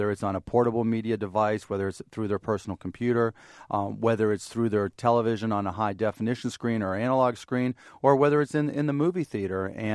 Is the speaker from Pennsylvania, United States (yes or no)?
yes; Pittsburgh, Pennsylvania, United States; I grew up in Pittsburgh, Pennsylvania.